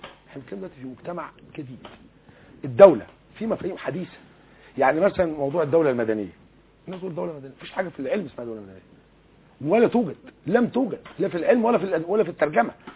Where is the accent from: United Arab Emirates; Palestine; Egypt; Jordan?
Egypt; انا رجل مصري عربي مسلم وطني